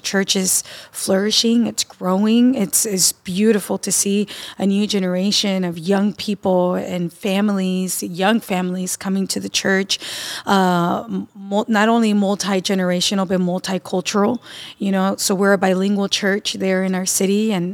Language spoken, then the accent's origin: English; Baytown, Texas, United States; Well, I was born and raised in Baytown, Texas. It's close to Houston, Texas, east side of Houston.